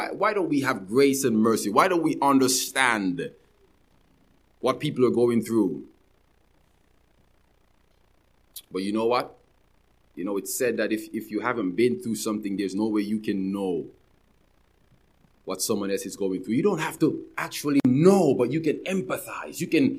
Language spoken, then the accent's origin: English; Jamaica; I'm from Jamaica, where we microanalyze everybody's life.